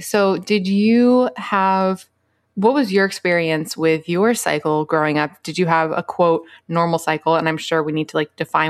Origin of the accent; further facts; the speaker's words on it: the South, United States; now in Atlanta, United States; I'm from Atlanta now, as you know, but raised in the Bible Belt South. And so it's interesting because I grew up in this microcosm of like a Christian upbringing.